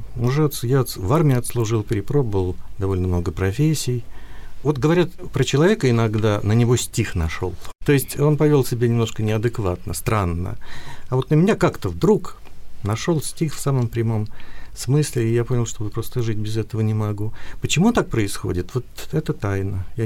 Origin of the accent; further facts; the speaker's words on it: Sochi, Krasnodar Krai, Russia; Очень хорошо проходило мое детство в Сочи. Ну, представьте, маленький город на берегу моря, счастливое детство, жизнь во дворе